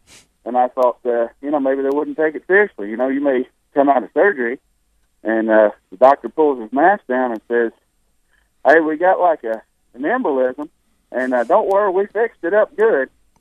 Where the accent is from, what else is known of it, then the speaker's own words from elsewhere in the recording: Alabama, United States; And I'll tell you, for example, for me, I'm from Alabama.